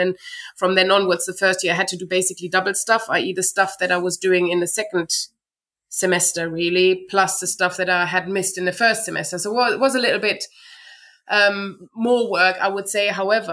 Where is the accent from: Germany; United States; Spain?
Germany; Hesse; English is a second language; I grew up in Germany, in the middle of Germany, near Frankfurt, which is a big town. Kind of stayed there through my childhood, pretty much, where my parents were kind of coming more from the south, but that's where I grew up.